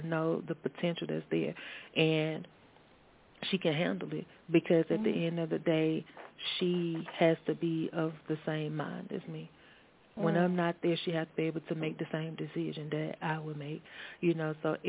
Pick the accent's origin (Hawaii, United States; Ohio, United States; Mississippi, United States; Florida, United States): Mississippi, United States; I am, yep. I am from the Mississippi Delta area.